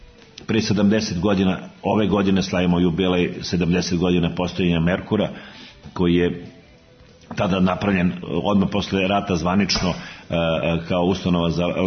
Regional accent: Vrnjačka Banja, Šumadija and Western Serbia, Serbia; born there; ja sam rođen u Vrnjačkoj Banji

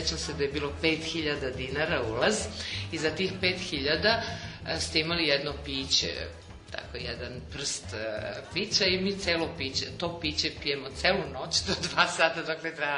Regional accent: Kragujevac, Šumadija, Serbia; also born or lived in Novi Beograd; 16 godina u Kragujevcu. Jako volim taj grad i još, jako sam bila vezana jer moji najlepši trenuci detinjstva su prošli u Kragujevcu.

